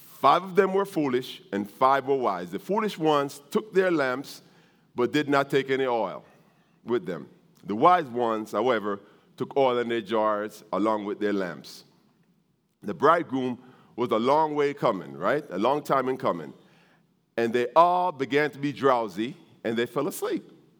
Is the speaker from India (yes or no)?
no; Jamaica; now in United States; See, I'm from Jamaica. When I came to this country, the first movie I saw was Arthur by Dudley Moore.